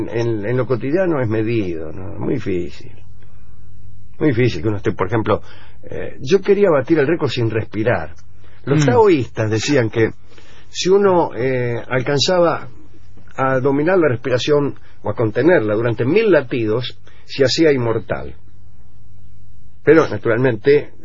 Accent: Morse, Buenos Aires Province, Argentina; born there; es verdad, nací en Morse yo.

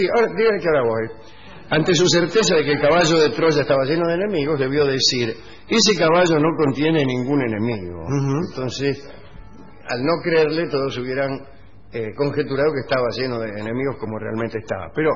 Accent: Baigorrita, Buenos Aires Province, Argentina; born there; Yo nací en Baigorrita, calcule.

